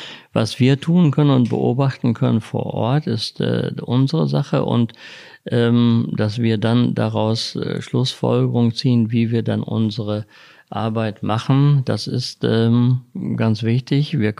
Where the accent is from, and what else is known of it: Lower Saxony, Germany